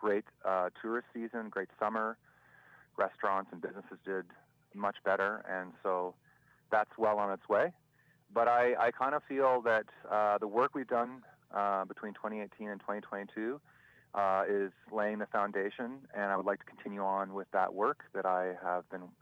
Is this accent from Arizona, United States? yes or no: no; Washington, United States; Well, I grew up in the Spokane Valley, and I have had to leave this area over my life to go get education and other pieces, but I always end up back here, and I've been here now back in this area for over 12 years.